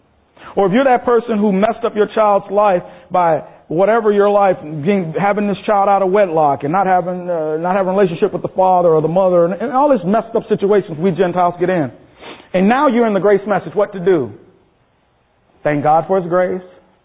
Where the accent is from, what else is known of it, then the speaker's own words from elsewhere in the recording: Minnesota, United States; My wife and I come from Minnesota